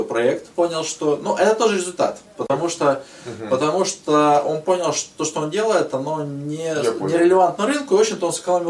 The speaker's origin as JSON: {"language": "Russian", "town": "Yekaterinburg", "region": "Sverdlovsk Oblast", "country": "Russia", "said": "Ну, я из Екатеринбурга, да."}